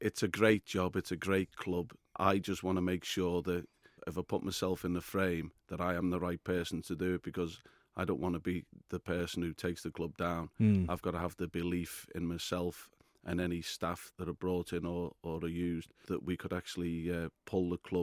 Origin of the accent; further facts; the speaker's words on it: Woodchurch, North West England, United Kingdom; I was born in St Catherine's Hospital, and most of my young life I was on the Woodchurch. I went to Woodchurch High School